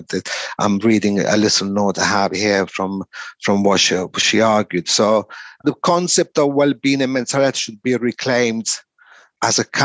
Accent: Italy; I was brought up in Italy and went to a technical school.

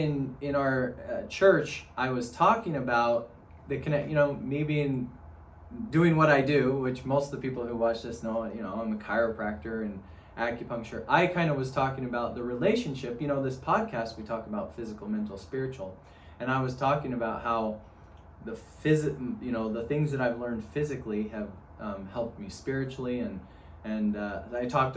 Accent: Utah, United States; Well, I ran away from Cache Valley, so I'm originally from Cache Valley too.

